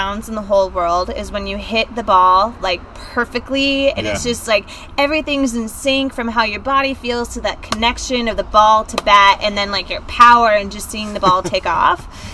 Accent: Fridley, Minnesota, United States; also born or lived in United Kingdom; I grew up in Fridley, Minnesota for the most of my life. Before that, moved around a lot. I was born in the UK.

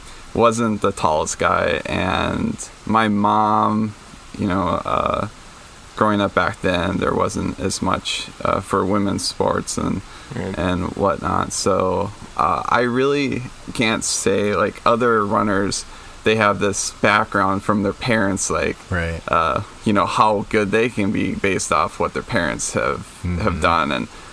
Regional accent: Duluth, Minnesota, United States; because growing up in Duluth, I was big into hockey

